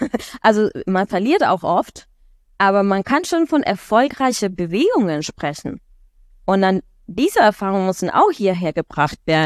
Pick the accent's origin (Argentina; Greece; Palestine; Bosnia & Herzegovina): Argentina; German is a second language; zum Beispiel in Argentinien, das ist, wo ich herkomme